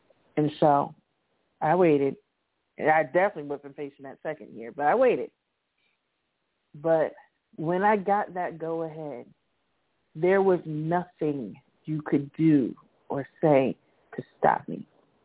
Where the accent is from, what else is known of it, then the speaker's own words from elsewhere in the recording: Miami, Florida, United States; I grew up in Miami